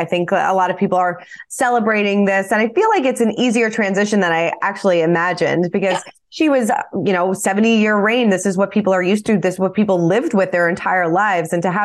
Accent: United States; As an American and, you know, living here in the States

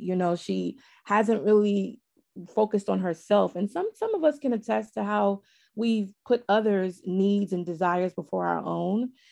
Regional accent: the South, United States; because I'm from the South and I just love just Southern everything

